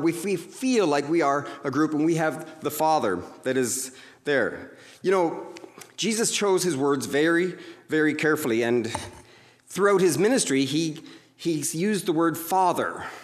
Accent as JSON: {"language": "English", "country": "Canada", "tie": "born or raised there", "said": "and I grew up in Canada, and maybe some of you had the same experience."}